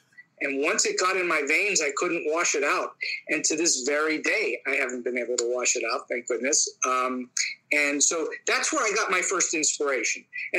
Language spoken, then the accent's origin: English; Pittsburgh, Pennsylvania, United States; I taught for 10 years here in my hometown of Pittsburgh. I moved back home from Hollywood about 10 years ago